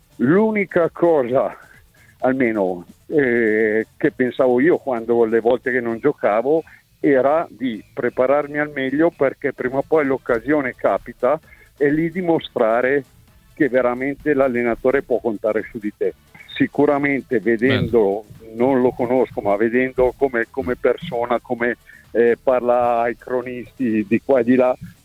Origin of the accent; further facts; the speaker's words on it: Como, Lombardy, Italy; io sono un comasco